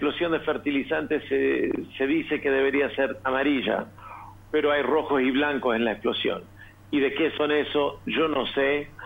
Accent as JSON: {"language": "Spanish", "region": "Entre Ríos", "country": "Argentina", "tie": "born or raised there", "moved": "as an adult", "lives_now": "Lebanon", "said": "Soy argentino, nací en Entre Ríos, me crié ahí, terminé mis estudios, mi título de grado ahí."}